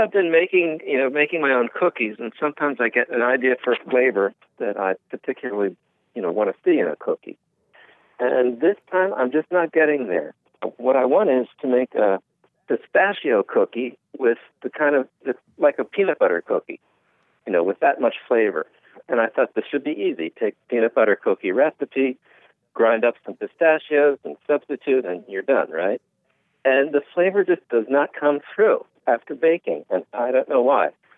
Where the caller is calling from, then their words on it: Pennsylvania, United States; I'm calling from, I'm near Philadelphia right now.